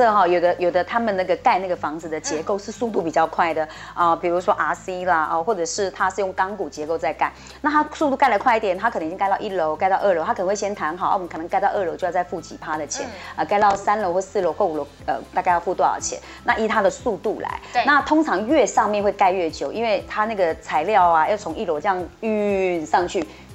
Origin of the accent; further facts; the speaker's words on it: Taichung, Taiwan; 那因为我台中人嘛，我台北不熟啊